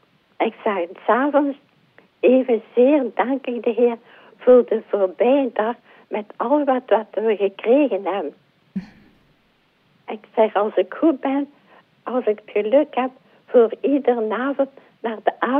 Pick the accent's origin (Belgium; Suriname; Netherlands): Belgium; Ghent, East Flanders; Ja, ik ben een echte Gentenaar.